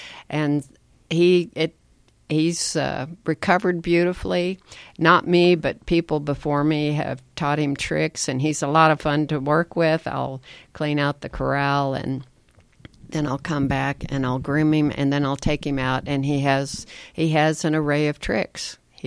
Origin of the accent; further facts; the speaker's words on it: Arkansas, United States; I grew up in Arkansas, out in the country.